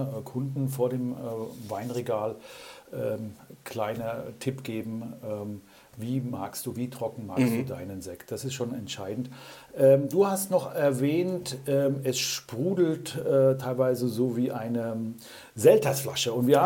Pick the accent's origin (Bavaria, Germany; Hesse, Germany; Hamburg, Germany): Hesse, Germany; Ich bin auch da im Hessischen groß geworden.